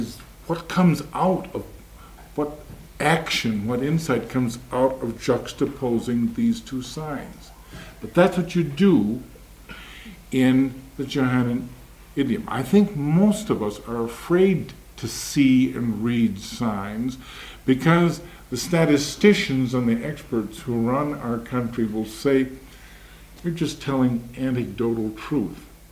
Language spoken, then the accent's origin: English; Denver, Colorado, United States; I come from Denver.